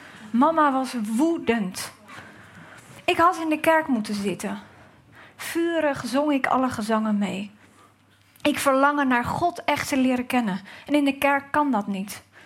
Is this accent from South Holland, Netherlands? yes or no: yes; Gouda, South Holland, Netherlands; en... En voordat ik ga lezen zal ik even vertellen dat ik uit Gouda kom.